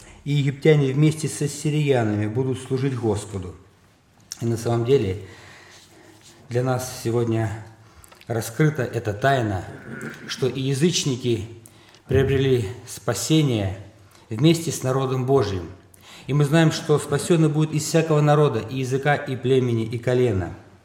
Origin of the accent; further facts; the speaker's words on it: Voronezh, Voronezh Oblast, Russia; из Воронежа